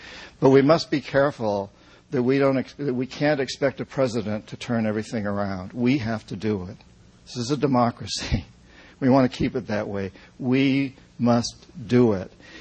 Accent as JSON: {"language": "English", "region": "New Hampshire", "country": "United States", "tie": "born or raised there", "said": "And I had no idea growing up in New Hampshire"}